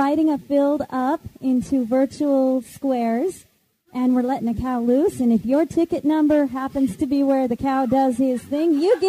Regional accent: Utah, United States; I'm from Utah and Weber Davis County. And in Utah, we have a lot of farms.

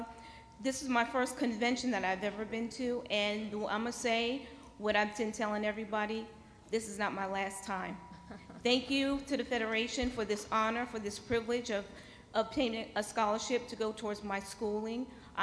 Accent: New York, United States; I am from New York, Long Island, New York.

